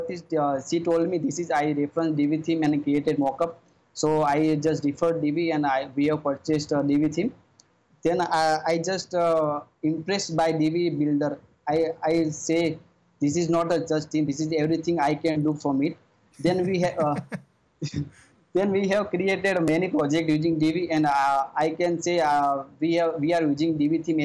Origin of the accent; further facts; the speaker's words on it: India; So basically, I'm from India